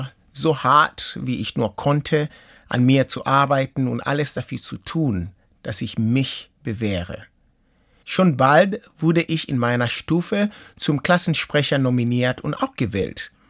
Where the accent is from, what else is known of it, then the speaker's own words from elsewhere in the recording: Kenya; German is a second language; Ich gehörte nicht mal zu den Kenianern vollständig, weil an mich war zu sehen, dass ich halb Uganda war. Mein Akzent, mein Aussehen, meine plattere Nase als die anderen Nasen